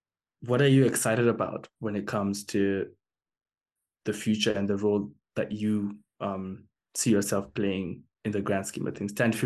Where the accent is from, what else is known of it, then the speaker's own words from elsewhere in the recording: Kenya; my role as an African goes beyond just being a Kenyan in, you know, confined to the borders.